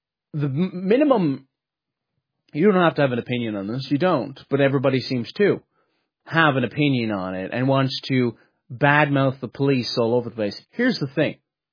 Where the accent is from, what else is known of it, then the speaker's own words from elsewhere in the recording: Munster, Ireland; I'm not from Cork City, but I'm from near Cork City, from the south of Ireland.